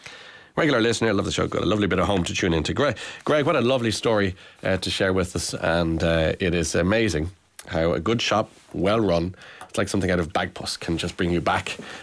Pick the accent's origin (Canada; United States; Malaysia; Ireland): Ireland; Dublin, Leinster; when I was growing up in Leopardstown. That's in Dublin also.